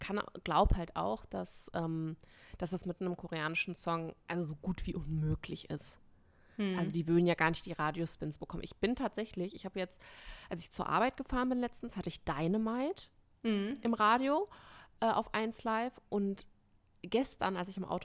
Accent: Germany; Ich meine, für uns, ich meine, wir sind aus Deutschland, das ist für mich immer so ein bisschen, naja, okay.

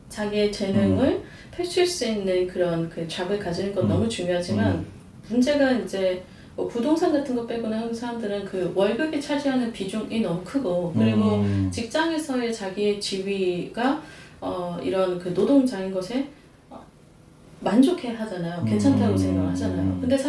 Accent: South Korea; 저도 이제 한국인이라

